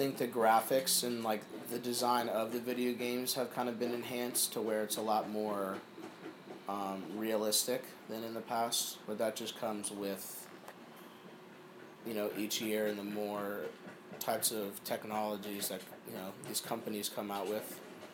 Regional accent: Percival, Virginia, United States; Percival, Virginia.

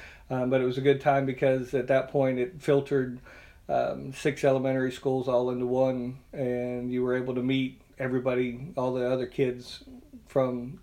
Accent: Alabama, United States; I grew up in South Alabama, and it was a much different time and place than what we're used to and what we see today.

